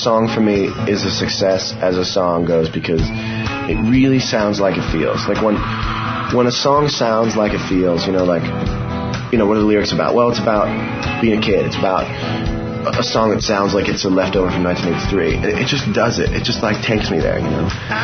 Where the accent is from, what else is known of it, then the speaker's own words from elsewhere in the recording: Bridgeport, Connecticut, United States; I'm actually from Bridgeport, so big shout out to Bassett High School and Central and Harding High and Central High School.